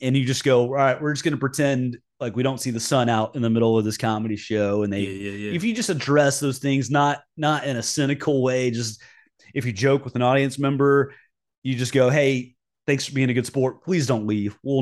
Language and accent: English; the South, United States; I love that I grew up in the South. I love our summers. I love the people I grew up with.